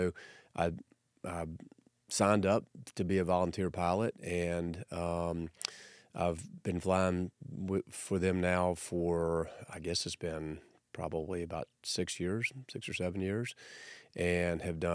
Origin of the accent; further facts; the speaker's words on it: Shelby, North Carolina, United States; Well, most people, when I start talking, realize I'm from North Carolina. I grew up in just west of here in Shelby, small town, and went to University of North Carolina.